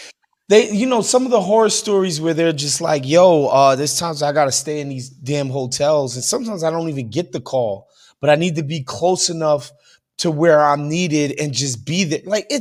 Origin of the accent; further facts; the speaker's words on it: New York, United States; Look, I'm from New York. I have a lot of friends who work in MTA.